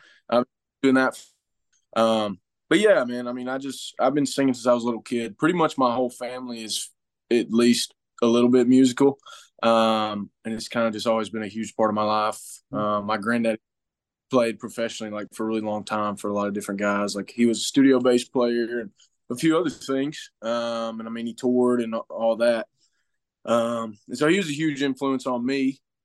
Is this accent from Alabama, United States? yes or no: yes; Alabama, United States; I was born and raised in Alabama. I still live here now.